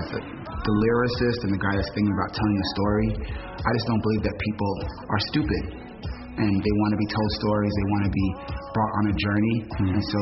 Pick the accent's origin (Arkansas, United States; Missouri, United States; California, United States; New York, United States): New York, United States; He's from East St. Louis and I'm from New York, Lewis York.